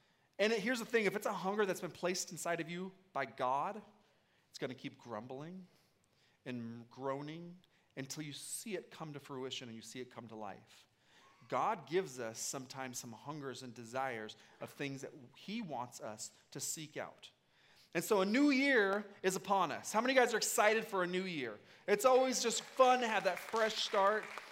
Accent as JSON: {"language": "English", "region": "Oregon", "country": "United States", "tie": "born or raised there", "also_born_or_lived": "Washington", "said": "But I grew up Oregon, Washing"}